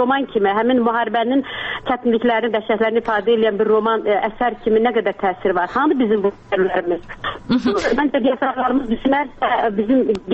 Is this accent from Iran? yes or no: no; Karabakh, Azerbaijan; Mən bir Qarabağdanam və bu acıları yaşamış, ikinci nəsil yaşamış bir insanam.